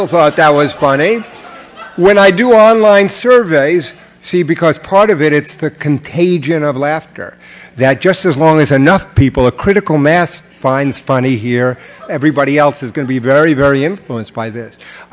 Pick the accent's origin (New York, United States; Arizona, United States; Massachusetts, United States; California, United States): New York, United States; I can talk loud enough. I'm from New York. I don't need a microphone.